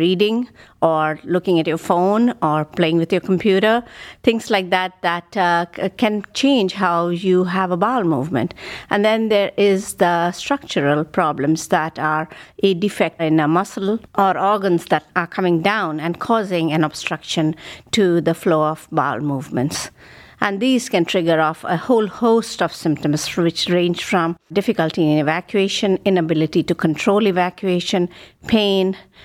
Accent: India; moved away as an adult; now in Cleveland, United States; I grew up in India and I did my medical training there. And I had a collaboration with Dr. Fazio, our previous chairman. And I came in the year 2000 to lovely Cleveland. And I've been here since then.

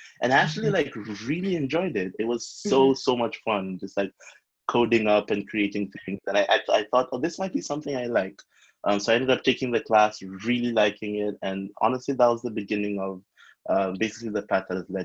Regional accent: Nairobi, Kenya; So I grew up in Nairobi, Kenya

